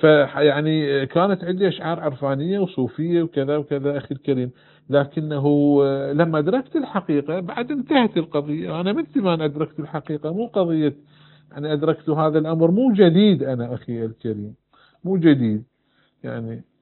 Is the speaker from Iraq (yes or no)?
yes; Iraq; moved away as an adult; يعني اتصور انا خرجت من العراق عمري 19 سنة